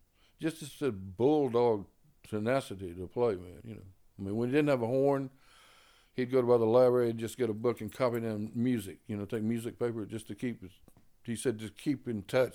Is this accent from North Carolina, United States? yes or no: yes; Greensboro, North Carolina, United States; I'm from Greensboro. I was born here.